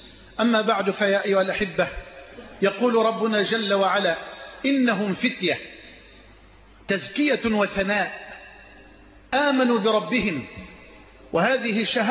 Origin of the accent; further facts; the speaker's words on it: Egypt; بلدنا مصر